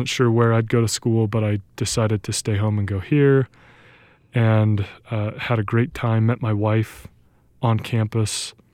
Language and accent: English; Rexburg, Idaho, United States; So I was raised in Rexburg. I wasn't born in Rexburg, but I was raised here. And my parents still live in Rexburg.